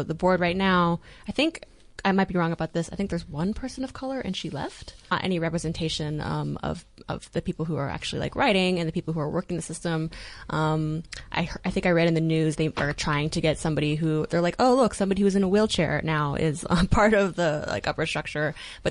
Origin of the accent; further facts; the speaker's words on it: Georgia, United States; now in New York, United States; I grew up near Atlanta. We just don't have anything close to what we have in New York.